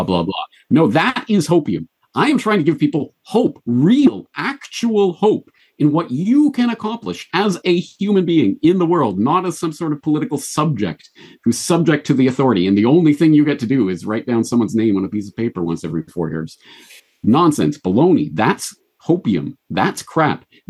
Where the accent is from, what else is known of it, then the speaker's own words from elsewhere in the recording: Canada; And even as a Canadian, I come from the Canadian system